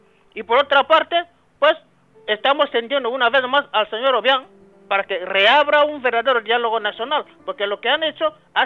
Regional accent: Equatorial Guinea; porque todos somos guineanos, hablando, la gente se entiende

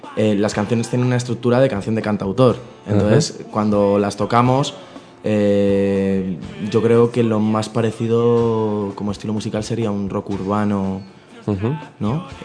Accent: Rivas-Vaciamadrid, Community of Madrid, Spain; yo soy de Rivas, nací en Madrid, vivo allí.

